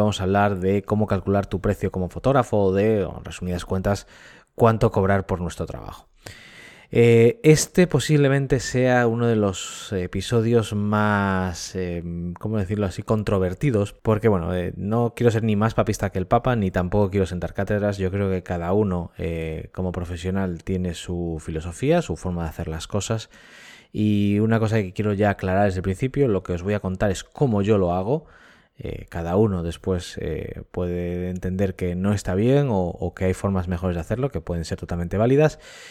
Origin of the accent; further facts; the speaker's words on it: A Coruña, Galicia, Spain; also born or lived in Lanzarote; la semana pasada nos mudamos desde Lanzarote hasta La Coruña, en Galicia, que es donde estamos residiendo actualmente, y fue la ciudad donde yo me crié.